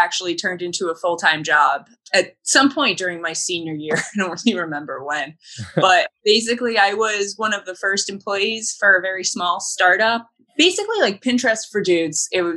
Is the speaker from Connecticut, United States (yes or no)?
yes; New Haven, Connecticut, United States; moved away as an adult; now in Boston, United States; I grew up in the New Haven area, central Connecticut, and I moved up to Boston for college in 2007.